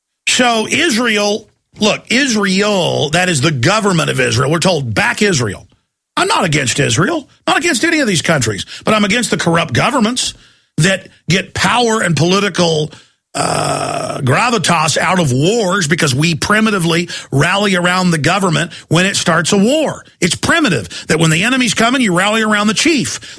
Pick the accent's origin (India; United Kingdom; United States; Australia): United Kingdom; England; but I as an Englishman get something from it.